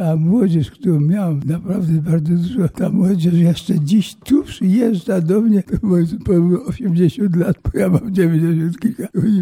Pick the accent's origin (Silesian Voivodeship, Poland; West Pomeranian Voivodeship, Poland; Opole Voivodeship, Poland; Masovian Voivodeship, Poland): Silesian Voivodeship, Poland; Świętochłowice; znaleźli wreszcie potem w Świętochłowicach mieszkanie. I tak wychowaliśmy się w Świętochłowicach, a do gimnazjum chodziłem do Nowego Bytomia, tam zdawałem maturę